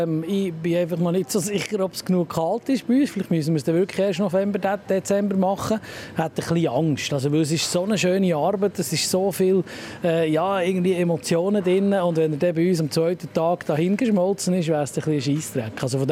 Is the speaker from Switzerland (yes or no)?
yes; Switzerland; für den Nationalsport bei uns in der Schweiz